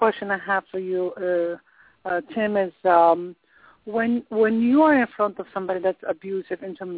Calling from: Boca Raton, Florida, United States; I'm calling from Boca Raton, Florida.

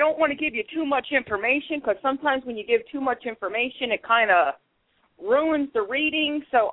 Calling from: Pennsylvania, United States; I'm calling from Pennsylvania.

